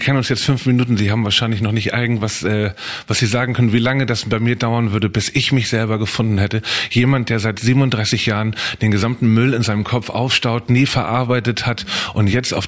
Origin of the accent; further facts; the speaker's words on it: Hamburg, Germany; Aus Hamburg.